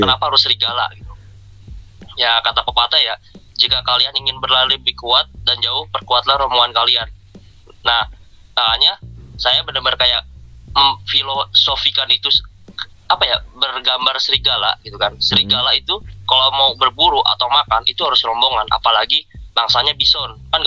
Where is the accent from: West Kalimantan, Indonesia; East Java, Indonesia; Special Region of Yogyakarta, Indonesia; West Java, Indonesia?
West Java, Indonesia; Bogor; asli kelahiran dari Bogor, 2 Maret 1998. Sekarang udah menginjak seperempat abad lah